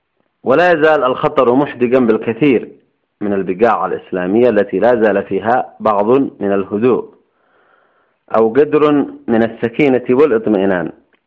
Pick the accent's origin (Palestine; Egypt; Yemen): Yemen; كيف كان الوهابي في بلدنا اليمن؟